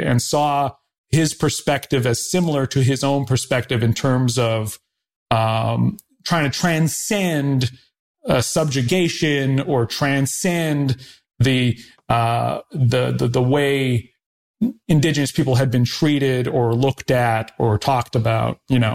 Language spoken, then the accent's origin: English; Canada; now in Los Angeles, United States; I'm in Los Angeles and I'm from Canada.